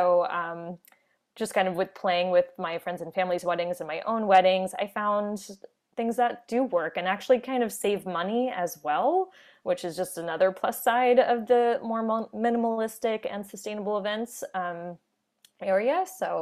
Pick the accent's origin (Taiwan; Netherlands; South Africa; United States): United States; Orlando, Florida; So I grew up actually in the States. I'm from the Orlando, Florida area.